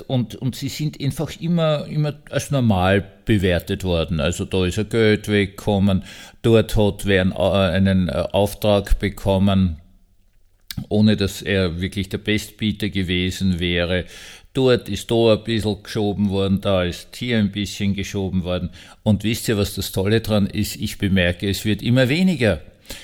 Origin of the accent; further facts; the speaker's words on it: Austria; Entschuldigung, aber das musste jetzt kommen als Österreicher.